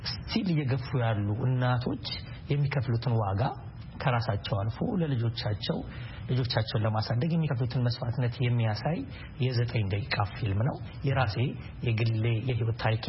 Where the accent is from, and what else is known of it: Addis Ababa, Ethiopia; born or raised there